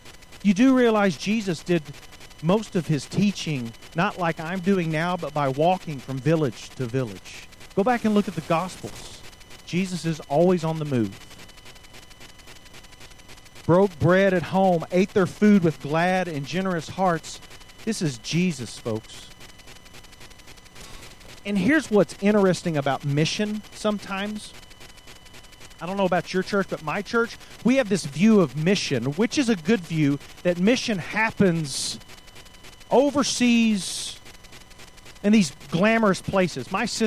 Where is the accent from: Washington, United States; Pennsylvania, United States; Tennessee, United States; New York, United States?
Tennessee, United States; Tullahoma; I can appreciate that a little more than my children can because I grew up in Tullahoma, Tennessee.